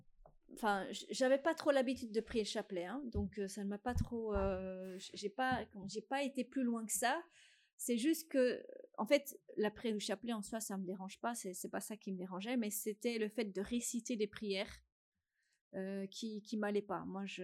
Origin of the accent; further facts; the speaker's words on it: Belgium; moi je suis belge, hein, donc j'étais en Belgique